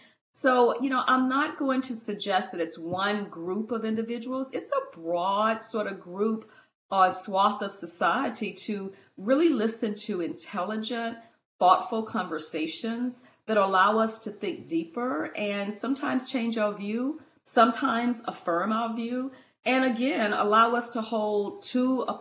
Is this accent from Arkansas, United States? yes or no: yes; Arkansas, United States; I love telling everyone that I grew up in Arkansas.